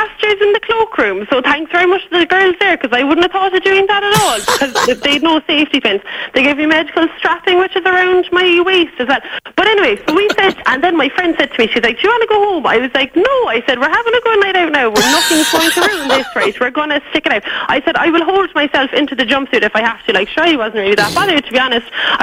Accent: Ballincollig, County Cork, Ireland; I'm from Ballincollig.

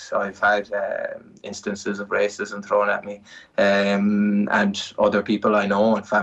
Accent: Cork, Munster, Ireland; growing up in Cork, as a teenager hanging around Cork, everywhere.

